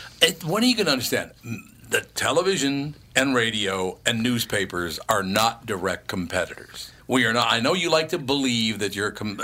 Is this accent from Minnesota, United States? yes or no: yes; Long Prairie, Minnesota, United States; born there; I was born there in Long Prairie, Minnesota.